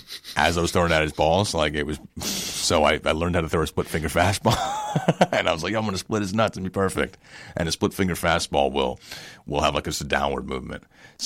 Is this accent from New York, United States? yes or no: yes; New York, United States; I'm from New York.